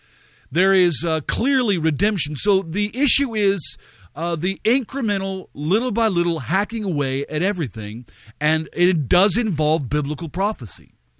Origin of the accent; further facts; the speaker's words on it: United States; and I would speak as an American